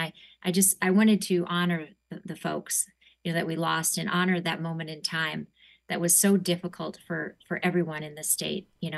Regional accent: South Dakota, United States; I grew up in South Dakota. I did not grow up Jewish.

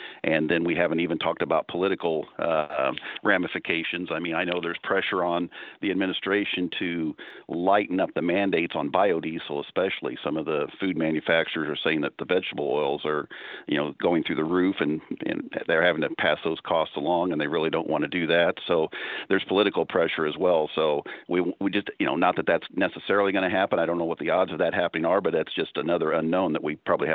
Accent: Illinois, United States; I'm going to take the coward's way out and say, since I'm from Illinois, we know we're going to have an abundant corn crop for sure.

